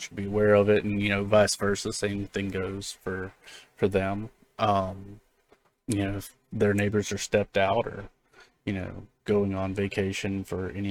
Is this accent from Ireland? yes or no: yes; Munster, Ireland; now in New York City, United States; We are from County Cork in Ireland.